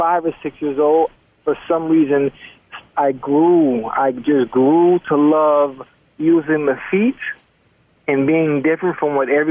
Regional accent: Miami, Florida, United States; I'm from Liberty City. I'm from Liberty City in Miami, Florida

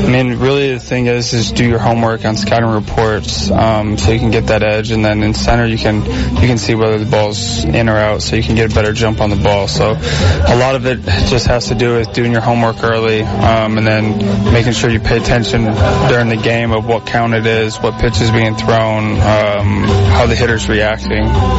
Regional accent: Florida, United States; also born or lived in Chicago; Yeah, I was born in Chicago, but I grew up most of the time in Florida, and I'm really enjoying my time here, and I like the city a lot.

